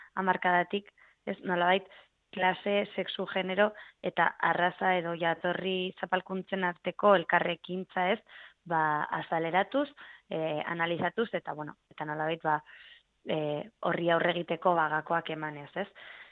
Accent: Pamplona, Navarre, Spain; ni ere Iruñekoa naiz

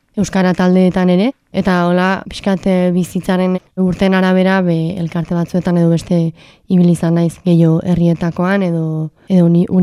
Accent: Hendaye, Nouvelle-Aquitaine, France; Endaiatik heldu naiz, eta duela hilabete hasi nintzen onpiztu elkartean lanean. 24 urte ditut

